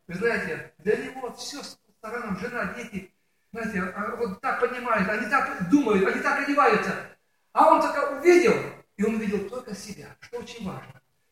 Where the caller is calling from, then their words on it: Ukraine; вот я сейчас говорю с Украины сегодня, вот мы едем за 100 километров